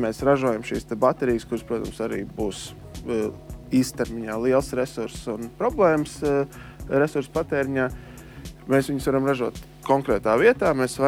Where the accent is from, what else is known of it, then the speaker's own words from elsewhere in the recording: Riga, Latvia; tā kā es kā rīdzinieks